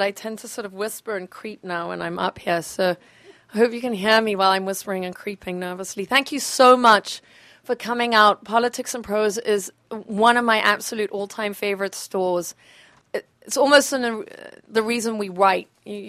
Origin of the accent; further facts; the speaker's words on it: Zambia; accent: Southern African; The reason I have this peculiar accent is that I'm from Southern Africa. So, you know, I grew up without freedom of speech.